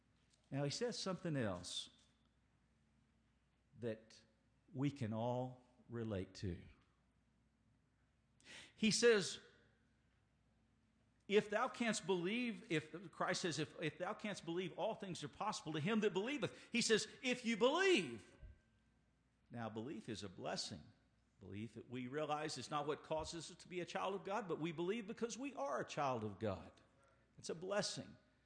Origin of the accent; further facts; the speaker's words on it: Seagraves, Texas, United States; I'm so old that when I grew up in Seagraves, Texas, and went to first grade